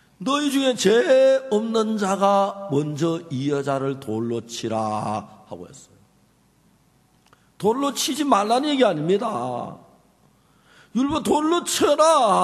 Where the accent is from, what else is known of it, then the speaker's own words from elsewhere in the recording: Gyeongsang, South Korea; accent: Gyeongsang; 제가 사투리, 경상 사투리를 이제 나이가 70이 다 됐는데도, 70이 넘었는데도 사투리는 안 바뀌는 거예요.